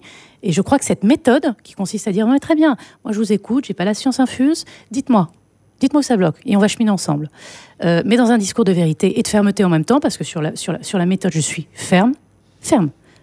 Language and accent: French; France; born there; Mes parents sont immigrés marocains. Moi, je suis née en France. Mes parents sont immigrés marocains. Je viens d'un milieu très populaire.